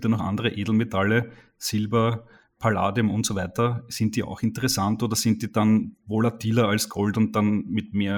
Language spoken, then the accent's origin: German; Austria; Bei uns in Österreich sagt man zu den Immobilien ja auch ganz gerne Betongold.